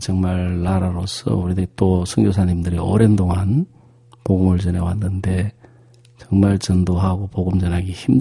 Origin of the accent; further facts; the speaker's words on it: Hamyang, South Gyeongsang, South Korea; 혹시 그때 연극에 경남 함양군 아니면 이전리.